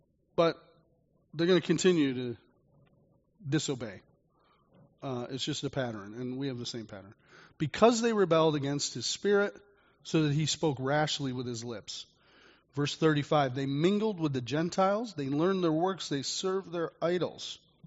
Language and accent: English; Jamestown, New York, United States; My friend Mark from my hometown back in Jamestown, New York